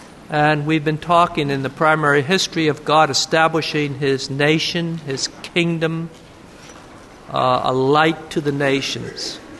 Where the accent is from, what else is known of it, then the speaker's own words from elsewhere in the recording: United States; now in Canada; I'm becoming a Canadian citizen, though they've changed all their forms. I have to start all over again. But I still know more about American history, having grown up in the United States.